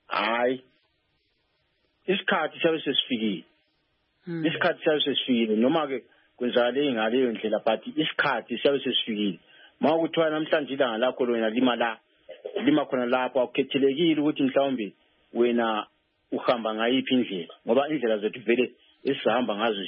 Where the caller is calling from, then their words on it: Botswana; I'm calling from Botswana.